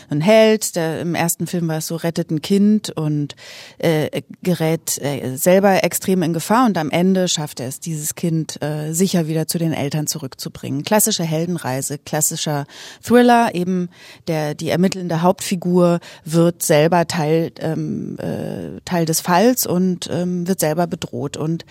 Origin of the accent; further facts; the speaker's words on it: Bavaria, Germany; now in Berlin, Germany; also meine Heimat ist schon Bayern.